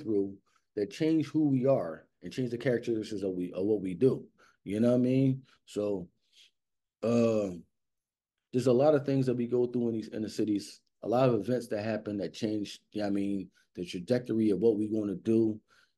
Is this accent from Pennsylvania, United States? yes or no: yes; Philadelphia, Pennsylvania, United States; And growing up in Philadelphia, an event like this is scary for me now that I have kids